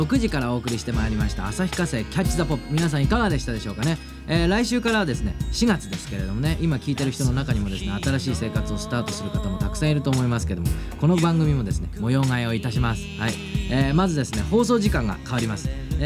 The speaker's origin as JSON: {"language": "Japanese", "region": "Aomori", "country": "Japan", "said": "僕の出身の青森も行きます。もう青森でもこのラジオも聴けるわけですよ"}